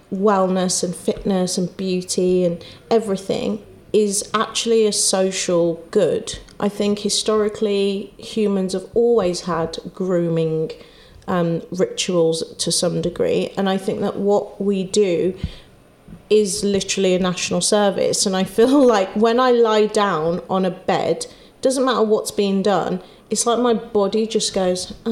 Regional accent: Wolverhampton, West Midlands, United Kingdom; I'm from Wolverhampton. My family aren't here.

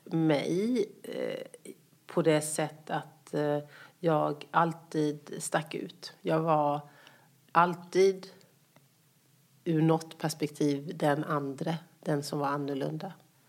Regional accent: Småland, Sweden; accent: Småland; Så från det att jag bara var något år gammal så har jag bott i Småland. Och ja, ser väl mig mycket som smålänning och pratar väl mest småländska. Och det var ju ett väldigt litet samhälle.

